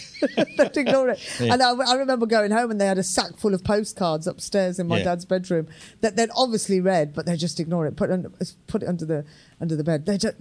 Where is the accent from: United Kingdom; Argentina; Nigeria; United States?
United Kingdom; Birmingham, West Midlands; You know, when I was growing up in Birmingham, I didn't know.